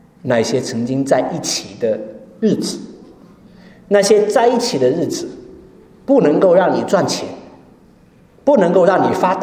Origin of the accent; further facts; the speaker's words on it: China; 我们中国人过任何节都是要吃饭的